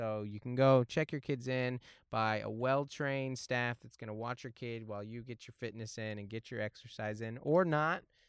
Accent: Seattle, Washington, United States; So growing up in Seattle, it's not cold. It's rainy, but it doesn't get cold.

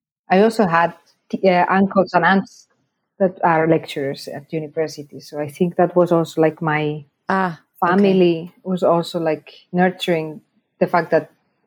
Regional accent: Zaragoza, Aragon, Spain; In my hometown, in Zaragoza.

